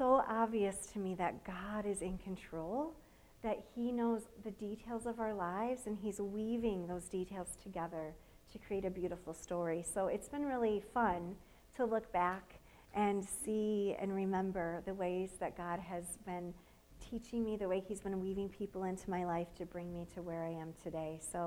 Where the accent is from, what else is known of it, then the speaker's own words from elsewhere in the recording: Hastings, Michigan, United States; I was born right here in Pennock Hospital, grew up in Hastings. And I wouldn't necessarily say that I grew up in a Christian home